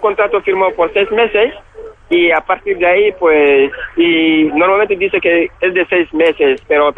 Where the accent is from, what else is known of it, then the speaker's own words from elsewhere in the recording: Conakry, Guinea; now in Spain; Sí, Guinea, Conakry, sí.